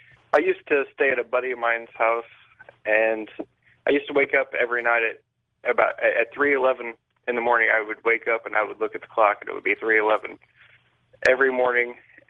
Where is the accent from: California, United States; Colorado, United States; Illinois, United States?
Illinois, United States; Wood River; I'm from Wood River, Illinois.